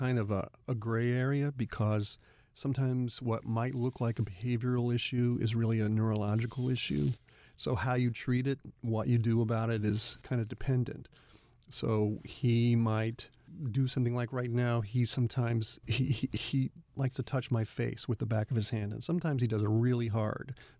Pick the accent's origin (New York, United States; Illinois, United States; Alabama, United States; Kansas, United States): Kansas, United States; Topeka; also born or lived in Cordell, United States / Norman, United States; Well, I grew up in Topeka, Kansas, in Cordell, Oklahoma, Norman, Oklahoma, around that area of the country in different times, different places.